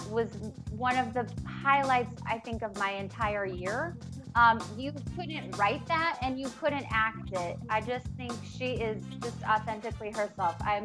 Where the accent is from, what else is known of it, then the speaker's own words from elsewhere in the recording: Colorado, United States; I'm from Colorado, so I understand Mormon culture